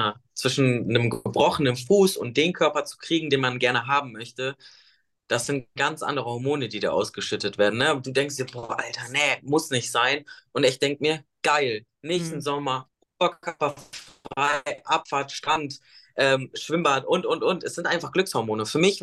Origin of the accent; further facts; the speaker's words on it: North Rhine-Westphalia, Germany; ich komme aus der Nähe von Bielefeld